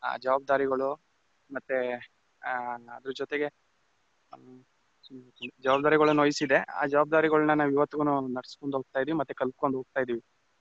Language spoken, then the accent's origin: Kannada; Channapatna, Karnataka, India; ಅಂದ್ರೆ ಮೊದ್ಲು ಹೇಳಿದಾಗೆ ಅರಳುಕುಪ್ಪೆ ದೊಡ್ಡಿ ಅಂತ, ಚನ್ನಪಣ್ಣ ತಾಲೂಕು, ರಾಮನಗರ ಜಿಲ್ಲೆ.